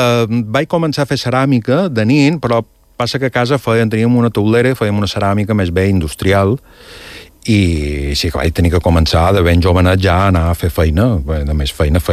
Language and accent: Catalan; Portal, Balearic Islands, Spain; vaig créixer a Portal.